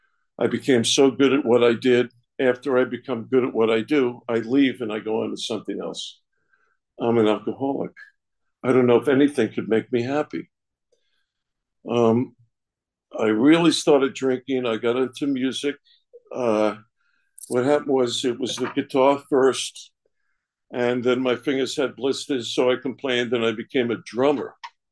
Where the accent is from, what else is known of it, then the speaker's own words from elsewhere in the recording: New York, United States; I'm from the Catskill Mountains in New York State.